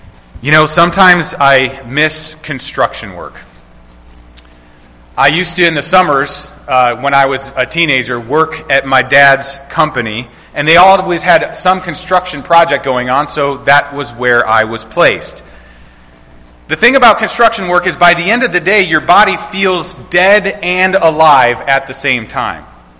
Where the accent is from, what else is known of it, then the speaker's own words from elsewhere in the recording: Ohio, United States; I love Ohio. I'm from Ohio. I'm now living in Louisville, Kentucky, teaching at Southern Seminary, pastoring there at Clifton Baptist Church.